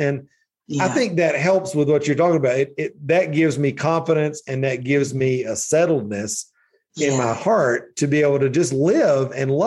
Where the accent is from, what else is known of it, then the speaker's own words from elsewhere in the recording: Atlanta, Georgia, United States; And so, there I am coming out of the Bible Belt, you know, growing up in Atlanta my whole life in the middle of church culture.